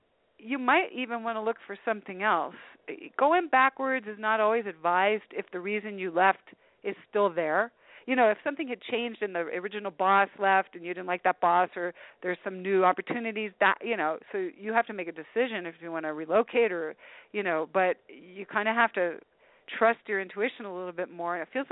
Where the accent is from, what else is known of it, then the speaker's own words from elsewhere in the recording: Delaware, United States; also born or lived in Richmond / Washington, D.C. / New York; I'm an East Coaster originally. I'm from Delaware and Richmond and D.C. and New York and everything.